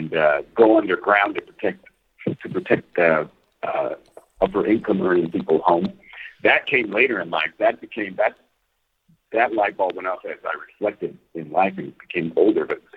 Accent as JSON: {"language": "English", "town": "Los Angeles", "region": "California", "country": "United States", "tie": "born or raised there", "said": "Obviously, growing up in East L.A., it is political."}